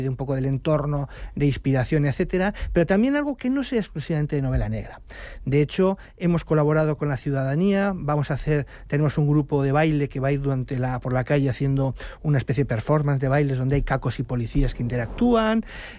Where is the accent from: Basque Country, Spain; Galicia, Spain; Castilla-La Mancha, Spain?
Basque Country, Spain; Pues somos vascos, ¿no?